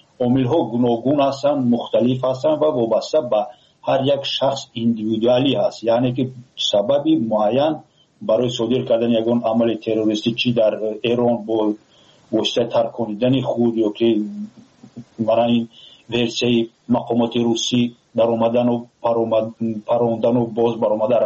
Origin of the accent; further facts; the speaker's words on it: Tajikistan; فخر کنند تاجیکان که ما تاجیک هستیم